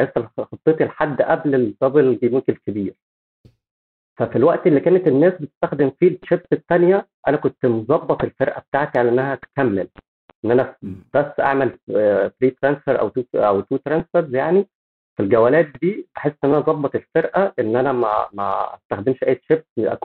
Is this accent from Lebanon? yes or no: no; Egypt; إحنا عندنا في مصر زمان كانت المواقع بتعمل حاجات زي الفانتسي كده